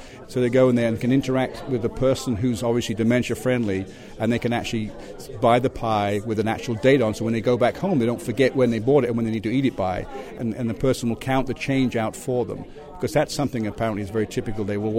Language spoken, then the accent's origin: English; England, United Kingdom; born there; I'm English by birth, and that's what they have in England, for example.